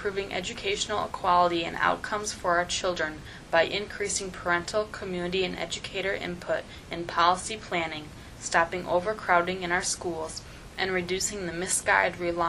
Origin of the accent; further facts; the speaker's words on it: Queens, New York, United States; I was born and raised in Northeast Queens and have spent my entire life working to make the only place I have ever called home a better place to live, work, and raise a family.